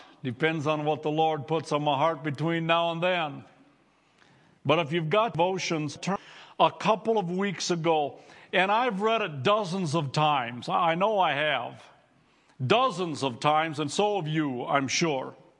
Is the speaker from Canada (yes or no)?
yes; Leader, Saskatchewan, Canada; I grew up in the Mennonite Church of Leader, most of you know that.